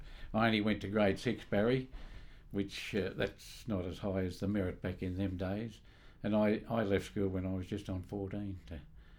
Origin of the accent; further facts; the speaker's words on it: Wodonga, Victoria, Australia; also born or lived in Shepparton / Dookie; I was born in Shepparton, Victoria, in 1934.